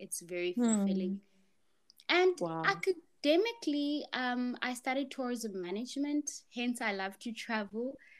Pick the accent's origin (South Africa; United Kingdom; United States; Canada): South Africa; Port Elizabeth, Eastern Cape; also born or lived in Johannesburg; I'm from Port Elizabeth, born and bred, but my heart is in Johannesburg and and Pretoria.